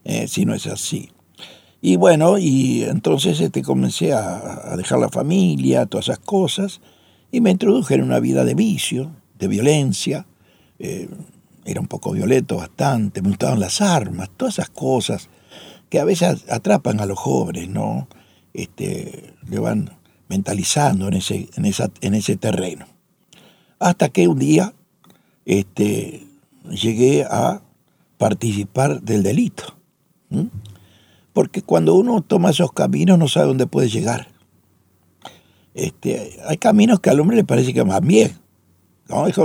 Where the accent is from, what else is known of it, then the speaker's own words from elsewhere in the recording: Uruguay; yo me crié aquí en Uruguay, una familia común, diríamos